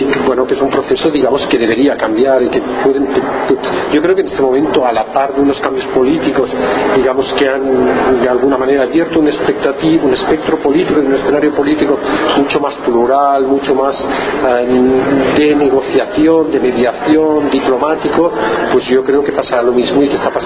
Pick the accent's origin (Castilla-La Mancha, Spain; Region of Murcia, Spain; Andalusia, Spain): Region of Murcia, Spain; Cieza; born there; la calle Padre Salmerón, que era donde yo me crié. Sí, bueno, dicen que uno es de donde realmente vio la primera luz, o sea, en este sentido yo soy de Cieza, ¿no? Es decir, es un sitio con el que no tengo ocasión de venir, pero soy de aquí, ¿no?